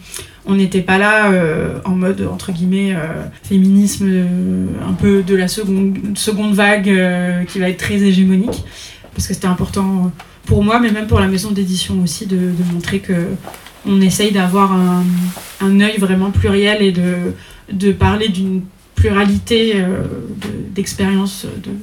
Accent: Grand Est, France; J'ai 32 ans, j'ai grandi en Lorraine, donc pas très loin d'ici, mais c'est ma première fois à Reims

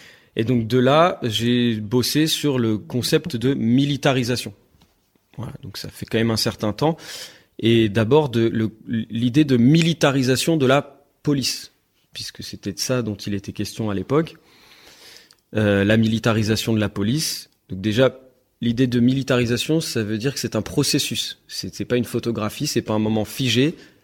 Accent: Nantes, Pays de la Loire, France; Je suis nantais

